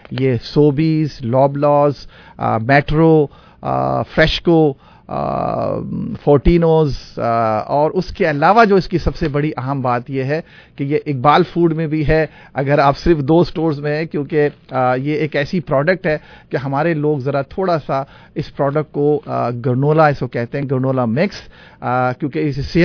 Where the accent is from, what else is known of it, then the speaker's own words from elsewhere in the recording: Pakistan; کیونکہ اس وقت ہم اپنے ملک، ظاہر بات ہے ہم پاکستان اور سے تعلق ہے، تو پاکستان کی تھوڑی گفتگو بھی کر لیں،